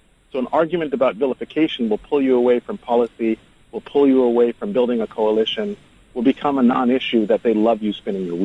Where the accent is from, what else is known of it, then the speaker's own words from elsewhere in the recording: New York City, New York, United States; I'm from New York City.